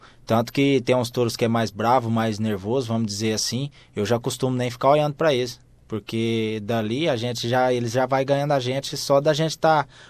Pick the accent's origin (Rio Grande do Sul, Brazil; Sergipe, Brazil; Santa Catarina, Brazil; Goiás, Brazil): Goiás, Brazil; Nova Crixás; now in São Paulo, Brazil; Eu sou goiano de Nova Crixás, no Brasil, né?